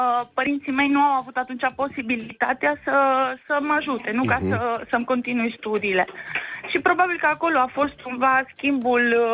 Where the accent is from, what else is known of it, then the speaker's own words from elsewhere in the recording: Sibiu, Sibiu County, Romania; also born or lived in Oltenia; Eu m-am născut și am crescut la Sibiu, am copilărit în Oltenia foarte mult, am rădăcini puternici atât de la Sibiu cât și din Oltenia.